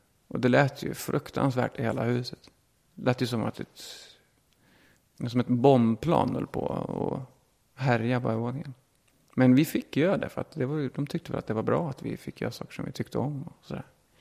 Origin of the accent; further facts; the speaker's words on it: Kvarnsveden, Dalarna County, Sweden; Alltid funnits otroligt mycket musik hemma i Kvarnsveden.